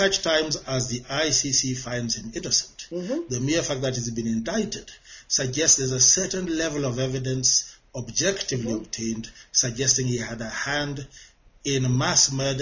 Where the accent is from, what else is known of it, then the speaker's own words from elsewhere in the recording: Kenya; I'm Kenyan, I'm here. I'm not the least upset.